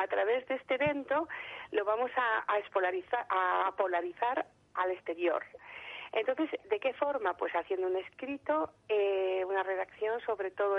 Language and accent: Spanish; Madrid, Community of Madrid, Spain; now in Gran Canaria, Spain; como soy madrileña, yo para mí, Canarias, para mí, yo me siento identificada con cada isla. O sea, la verdad, aunque vivo aquí en Gran Canaria y estoy enamorada de ella